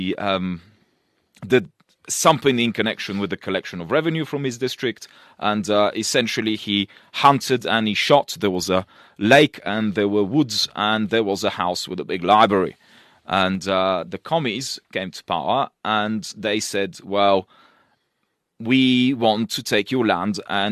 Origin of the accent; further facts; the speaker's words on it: Russia; also born or lived in Bulgaria; born in Bulgaria of mixed Polish and Turkish heritage, and grew up in Russia and went to school there. I still remember Russia when it was a Soviet Union.